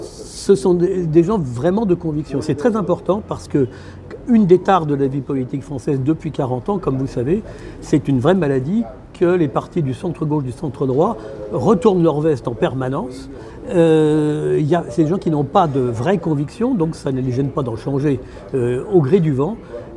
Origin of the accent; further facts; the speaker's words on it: Hauts-de-France, France; puisque moi, je suis du Nord, d'origine.